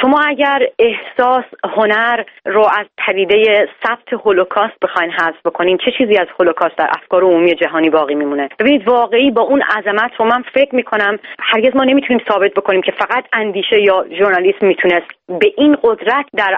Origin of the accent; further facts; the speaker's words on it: Iran; moved away as an adult; همه ما روزنامه‌نگارایی که از ایران کوچ کردیم